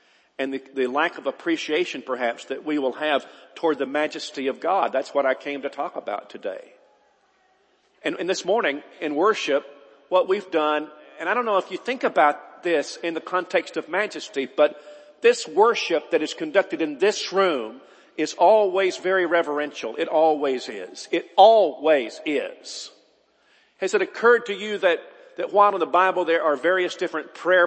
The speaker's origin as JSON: {"language": "English", "region": "Alabama", "country": "United States", "said": "You and me, we're from Alabama, and I don't know how many of us get to go into the court of the Queen"}